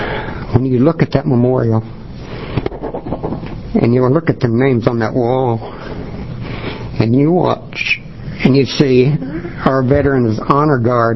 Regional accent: Odell, Oregon, United States; Like Justin said … I grew up right outside of Hood River in a little town called Odell.

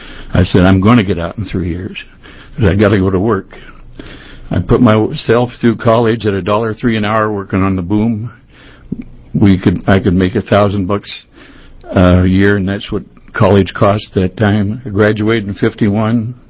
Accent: Oregon, United States; I was born in the Columbia Hospital the year after it was built, 77 years ago. I started logging. Well, my dad and uncle had a rafting grounds on the Skipanon Warrington. I probably was out there when I was 8, 9, 10 years old

